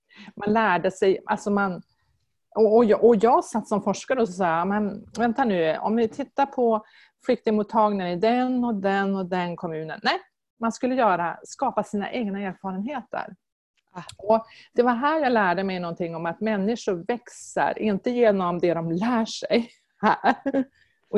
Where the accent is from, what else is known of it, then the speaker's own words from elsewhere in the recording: Umeå, Västerbotten County, Sweden; now in Malmö, Sweden; Jag kommer från Umeå och så jag gjorde en ganska lång egen migrationsresa och det var ett medvetet val för mig. Jag ville flytta till Malmö